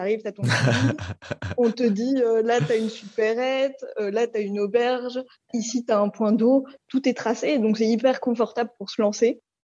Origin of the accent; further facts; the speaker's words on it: Paris, Île-de-France, France; Si, on est de Paris. On est de Paris et on aurait bien voulu partir de Paris, mais on n'était pas prêts.